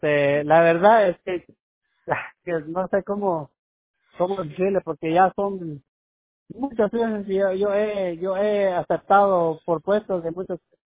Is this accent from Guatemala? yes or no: yes; Guatemala; Yo soy de Guatemala.